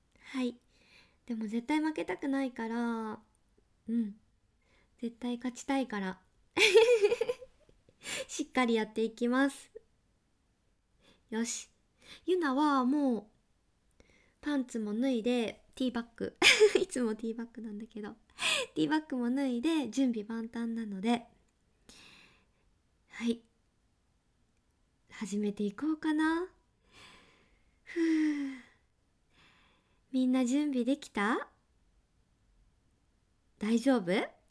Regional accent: Kansai, Japan; now in Tokyo, Japan; 出身地は関西の方です。でも今東京に住んでるので、あんまり関西弁出ないんですけど、地元帰ると

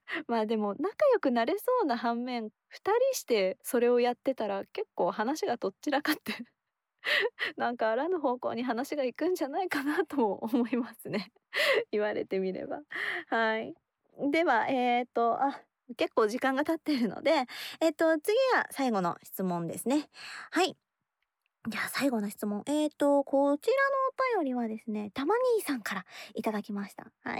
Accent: Yokohama, Kanagawa, Japan; 実は神奈川県横浜市出身なのです。なのでもうすでにお分かりかと思うのですが、方言を持っていないガールでございます。

